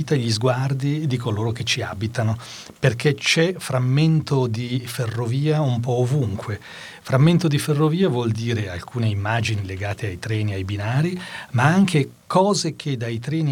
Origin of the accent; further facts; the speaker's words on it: Chiasso, Ticino, Switzerland; io sono nato e cresciuto a Chiasso, nei pressi della ferrovia.